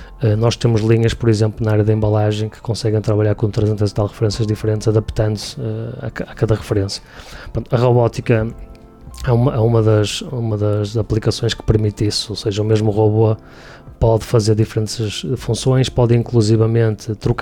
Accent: Portugal; Nós somos portugueses e somos europeus em simultâneo, logo por aí, não é?

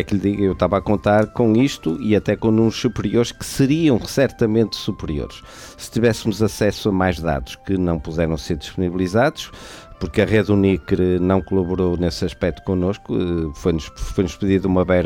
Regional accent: Norte, Portugal; e ainda por cima somos nortenhos, somos minhotos.

